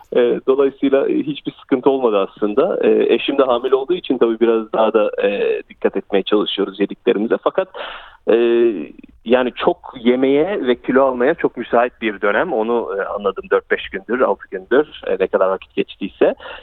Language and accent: Turkish; Australia; şaşırdım ve biraz da hayal kırıklığına uğradım açıkçası bir Avustralyalı olarak.